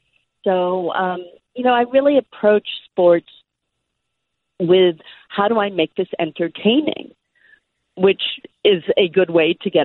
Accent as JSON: {"language": "English", "town": "Boston", "region": "Massachusetts", "country": "United States", "tie": "born or raised there", "said": "I grew up in Boston in the late 60s and early 70s"}